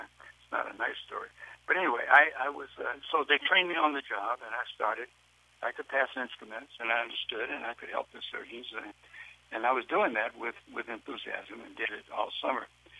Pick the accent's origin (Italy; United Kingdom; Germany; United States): United States; Memphis, Tennessee; Yes, well, certainly growing up in the South at the time that I did, and in Memphis, which was a very active, engaged, developed black middle class society and culture